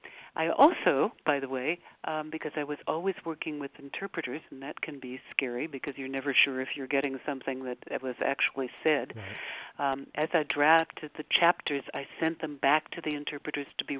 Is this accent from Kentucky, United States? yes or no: no; Urbana, Illinois, United States; born there; I was born in Urbana.